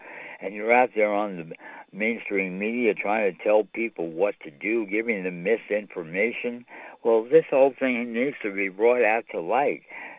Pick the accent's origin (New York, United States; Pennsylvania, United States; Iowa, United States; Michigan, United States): New York, United States; New York City; I'm from the New York City area here, and we have more free TV stations than any place else in the world.